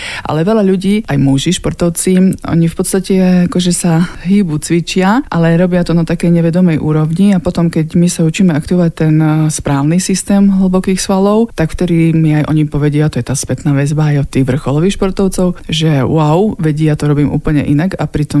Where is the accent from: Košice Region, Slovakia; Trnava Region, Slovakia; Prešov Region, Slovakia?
Košice Region, Slovakia; Košice; Chodila som do plaveckej športovej školy u nás v Košiciach